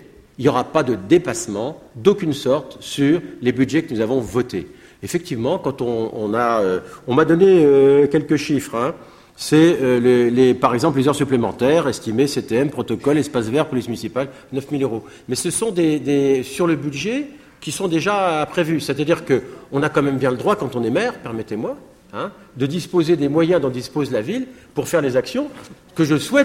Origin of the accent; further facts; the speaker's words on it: Metz, Grand Est, France; après que j'ai eu l'occasion de dire que j'étais de Metz, puisqu'on me le demandait à l'entrée